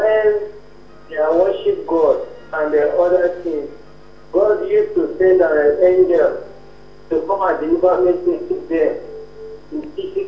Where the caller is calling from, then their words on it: Abuja, Federal Capital Territory, Nigeria; Yeah, I'm calling from Abuja.